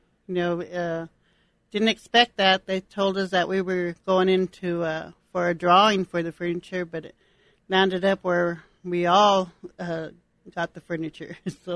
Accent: Denver, Colorado, United States; Well, I grew up here in Denver, Colorado, and I'm a native, actually.

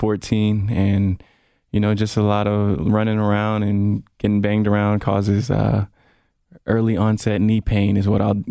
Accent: Honolulu, Hawaii, United States; born there; The where was I born question is easy. I was born in Honolulu, Hawaii. Raised is a little tougher because I bounced around all over the place.

